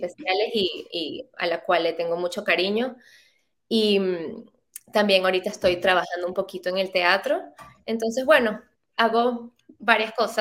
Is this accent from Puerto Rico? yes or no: no; Venezuela; moved away as an adult; now in New York, United States; yo soy venezolana. Yo vivo en Nueva York desde hace 3 años. Soy psicólogo, me gradué en Caracas de psicología.